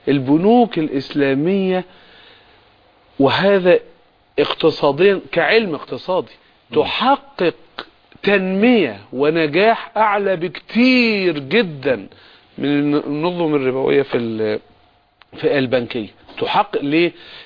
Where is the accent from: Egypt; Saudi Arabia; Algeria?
Egypt; احنا ناس مصريين عندنا عرف اجتماعي، عندنا شرع ربنا، عندنا دين،